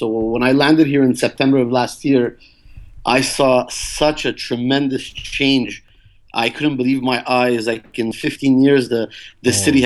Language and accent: English; Montreal, Quebec, Canada; I'm from Montreal, Canada, originally.